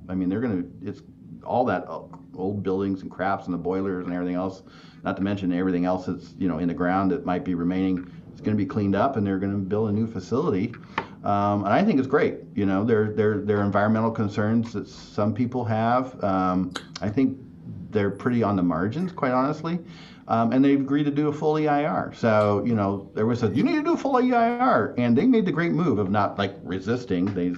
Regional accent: Miranda, California, United States; Well, yeah, I grew up in Miranda. My first address was Avenue of the Giants, you know.

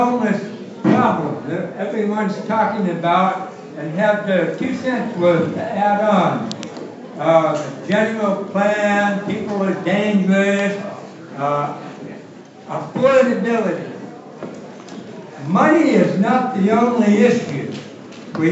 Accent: California, United States; born there; Well, I was born in Humboldt County 15 years ago.

